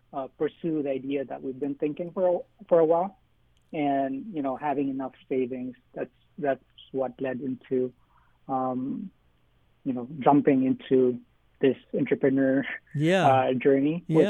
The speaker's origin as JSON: {"language": "English", "country": "Philippines", "lives_now": "Hawaii, United States", "said": "You know, it always when we first visited Hawaii, you know, I'm Filipino, so it when we first visited, it always felt home"}